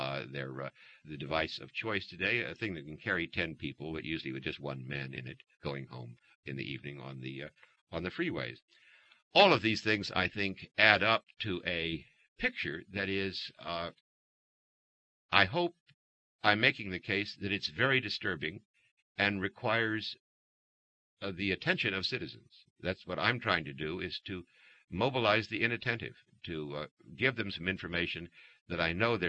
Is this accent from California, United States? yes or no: yes; San Diego, California, United States; if you'd had a division of Turkish troops based in downtown San Diego, my hometown, for the last 50 years.